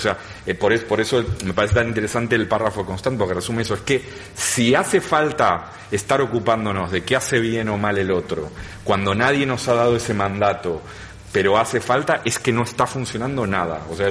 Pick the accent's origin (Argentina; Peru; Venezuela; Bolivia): Argentina; now in Spain; Yo soy de Argentina